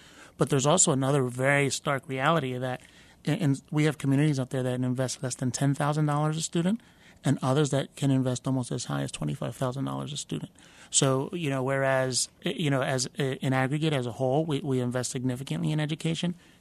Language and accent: English; Philadelphia, Pennsylvania, United States; Yeah, so I grew up in North Philadelphia, in the Hunting Park section of North Philadelphia.